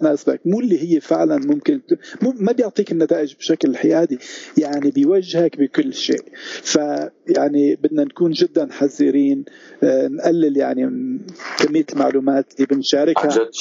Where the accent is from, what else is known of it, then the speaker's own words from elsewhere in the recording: Syria; نحن كسوريين عايشين جزء كبير من حياتنا يعني ضمن فضاء الإنترنت